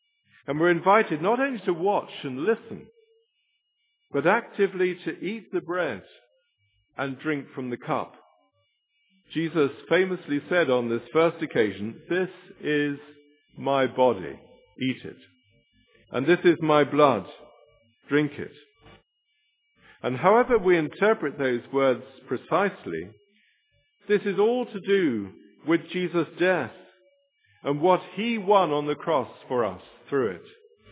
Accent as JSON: {"language": "English", "region": "England", "country": "United Kingdom", "said": "being mainly English people like me, horribly polite at times"}